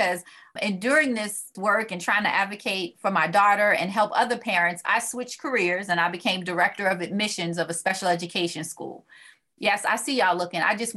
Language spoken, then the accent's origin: English; Baltimore, Maryland, United States; You know, I'm from Baltimore City.